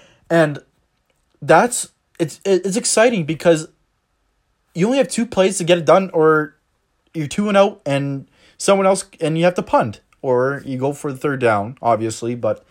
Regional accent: Canada; You know, we're from Canada.

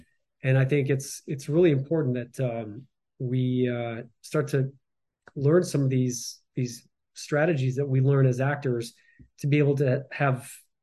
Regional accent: Midwest, United States; I'm sure you guys know, growing up in Midwest, it's, a lot of that people pleasing

